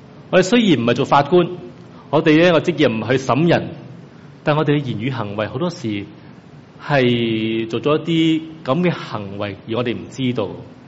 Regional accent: China; 我特別我中國人禮儀之邦啊

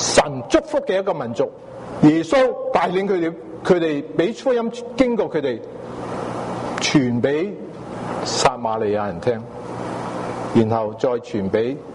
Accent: China; 我们中国人也是很弊的，其实我们叫做什么龙的传人

